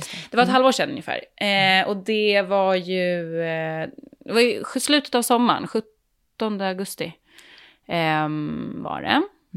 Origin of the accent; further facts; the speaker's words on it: Värmdö, Stockholm County, Sweden; Ja, men jag är från Värmdö, trivs jättebra i vatten